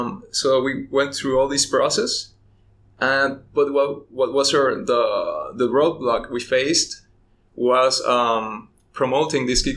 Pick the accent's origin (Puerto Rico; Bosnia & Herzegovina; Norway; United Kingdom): Puerto Rico; now in Japan; I'm from Puerto Rico in the Caribbean.